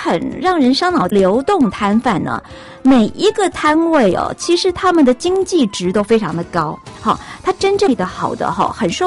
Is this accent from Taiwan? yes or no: yes; Taiwan; 我们台湾人很喜欢逛夜市，对，那你看我们台湾人逛夜市哦